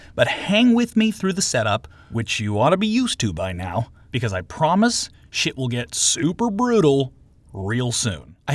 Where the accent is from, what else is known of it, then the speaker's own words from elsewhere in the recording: Germany; accent: German; Maybe my German accent.